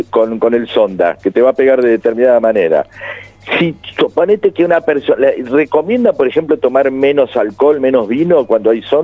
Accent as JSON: {"language": "Spanish", "region": "Buenos Aires", "country": "Argentina", "said": "yo soy un porteño que va a Mendoza"}